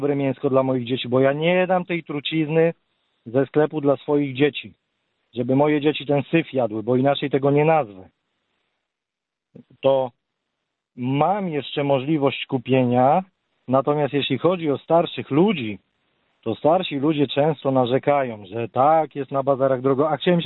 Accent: Warsaw, Masovian Voivodeship, Poland; ja jestem z Bemowa w ogóle, więc w Warszawie

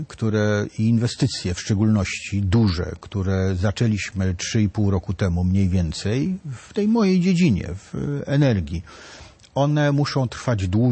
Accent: Warsaw, Masovian Voivodeship, Poland; ale ja jestem z Warszawy. Ja jestem warszawiakiem.

